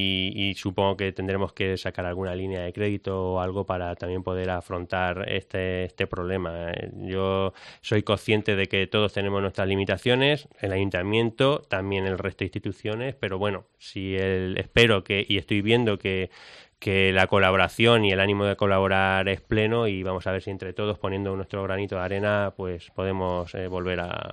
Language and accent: Spanish; Castilla-La Mancha, Spain; Bueno, han sido en total esas tres tormentas que han afectado a La Manchuela. Ha habido pueblos pues que no le ha tocado nada, ha habido otros que les ha tocado una y pueblos como el mío